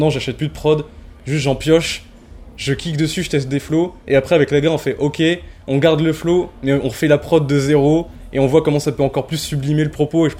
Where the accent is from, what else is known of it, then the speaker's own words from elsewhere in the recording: Reims, Grand Est, France; Je viens de Reims, c'est, faut le dire, on a un public dur, on a une ville dure.